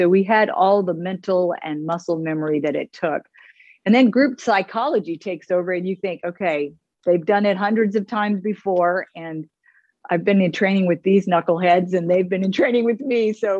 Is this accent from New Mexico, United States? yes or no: yes; New Mexico, United States; I'm from New Mexico. You can't get more landlocked and less water than New Mexico.